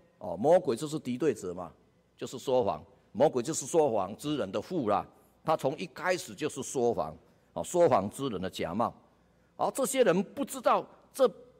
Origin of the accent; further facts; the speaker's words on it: Taiwan; 哦，我们台湾话说，哦，蚊子叮五角啊